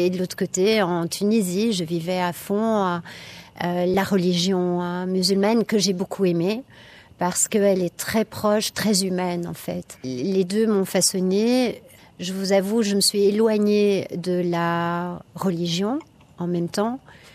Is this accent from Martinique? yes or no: no; Brussels, Brussels-Capital Region, Belgium; Ben, la Belgique, je viens de Bruxelles. Donc, c'est vrai que la ville, la capitale me manque.